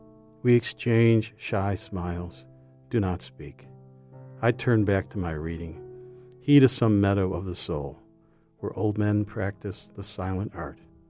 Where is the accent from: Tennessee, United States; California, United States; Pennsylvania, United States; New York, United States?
New York, United States; Rochester; now in Chesterville, United States; I live in Chesterville, Maine. I was raised in Rochester, New York